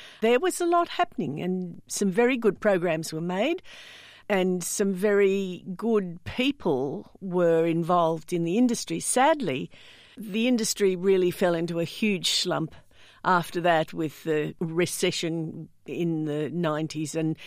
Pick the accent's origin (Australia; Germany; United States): Australia; Sydney, New South Wales; now in Western Australia, Australia; You know, I came here from Sydney. I was born and raised and trained in Sydney. And I took one look at Western Australia and thought, this is home.